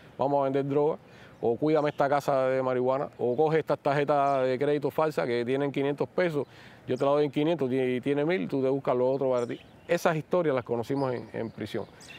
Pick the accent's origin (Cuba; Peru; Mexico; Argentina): Cuba; yo soy cubano y yo soy cubano de Cuba